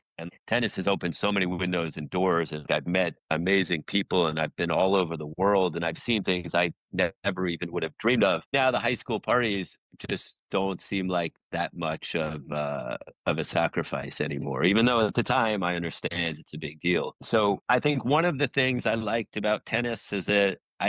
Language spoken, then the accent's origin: English; New York, United States; I mean, I grew up in New York, and I did not play tennis super early.